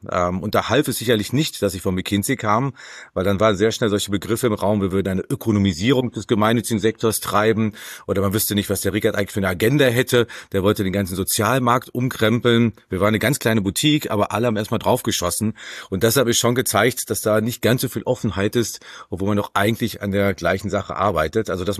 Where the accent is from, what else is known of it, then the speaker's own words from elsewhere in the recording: North Rhine-Westphalia, Germany; born there; now in Berlin, Germany; Ich bin gebürtiger Sauerländer, jetzt aber in Berlin ansässig.